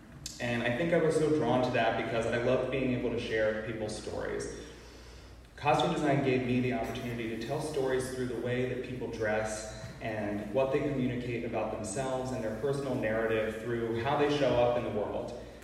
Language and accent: English; State College, Pennsylvania, United States; I'm actually from State College, Pennsylvania, which is where Penn State is.